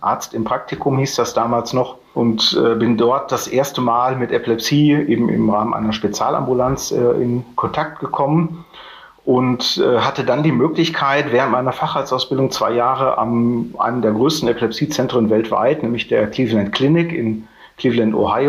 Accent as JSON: {"language": "German", "town": "Hamm", "region": "North Rhine-Westphalia", "country": "Germany", "tie": "born or raised there", "said": "Ich bin in Hamm-Westfalen geboren und aufgewachsen"}